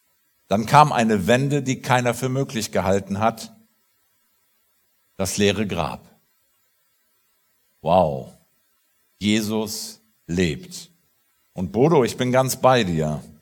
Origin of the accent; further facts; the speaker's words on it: North Rhine-Westphalia, Germany; also born or lived in Portugal; so stolz wie ich darauf bin, gebürtiger Rheinländer und ein echter Davakuser zu sein